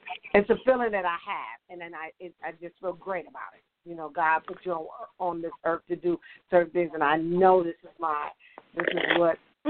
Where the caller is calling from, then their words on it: Tennessee, United States; I am calling from Tennessee, even though my area code is Wisconsin. I live in Tennessee.